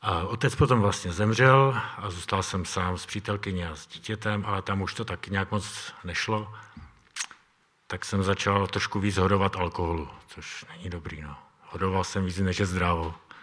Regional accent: Ostrava, Moravian-Silesian Region, Czechia; now in Poštovice, Czechia; přijel jsem z Ostravy. Jsem teda z Poštovic, ale pocházím z Ostravy, asi víte, jak mluvím krátce.

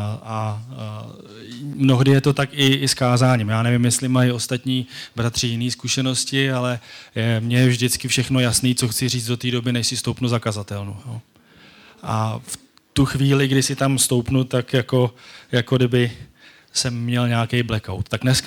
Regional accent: Kladno, Central Bohemian Region, Czechia; jsem rodilý Kladeňák

